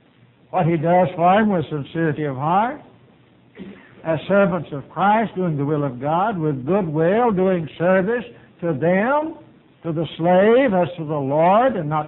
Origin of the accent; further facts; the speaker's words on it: England, United Kingdom; I'm not a Jew and I'm not a Greek. I'm an Englishman.